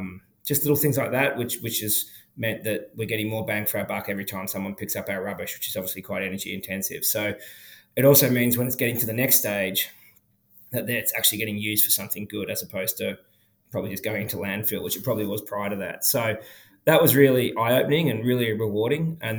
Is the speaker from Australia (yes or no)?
yes; Sorrento, Victoria, Australia; I grew up in Sorrento. I was born and taken home to a fibro in Sorrento in 1981.